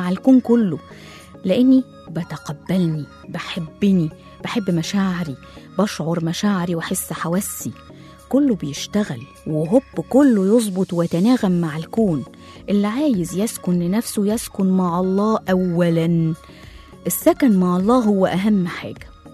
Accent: Egypt; ده زي كده اللي يسيب التجمع ويروح 6 أكتوبر عندنا في مصر ويقولك أنا اتغربت

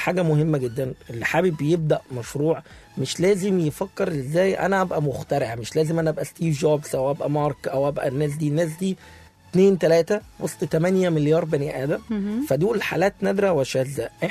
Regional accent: Aswan Governorate, Egypt; كنا 4 شباب، 3 مننا كنا خريجين 2011 من جامعة المنيا، فاحنا 3 من الصعيد أسوان، واثنين نجا حمادي هنا.

